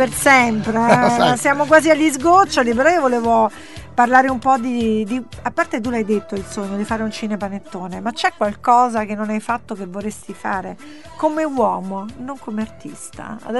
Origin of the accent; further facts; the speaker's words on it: Rome, Lazio, Italy; Io da romana lo dico